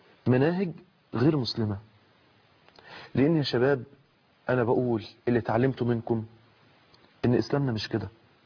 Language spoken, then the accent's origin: Arabic; Egypt; إحنا كلنا مصريين